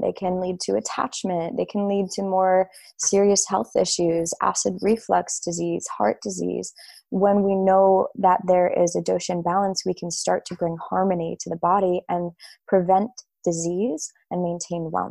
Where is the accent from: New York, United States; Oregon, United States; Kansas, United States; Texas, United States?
New York, United States; I know I grew up in New York. I live in New York. I live just outside of New York City.